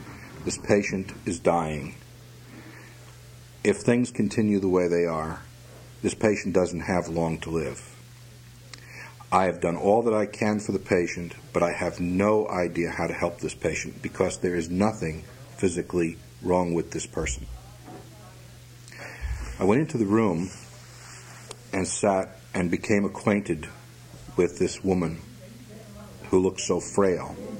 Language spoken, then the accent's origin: English; West Haven, Connecticut, United States; West Haven, Connecticut.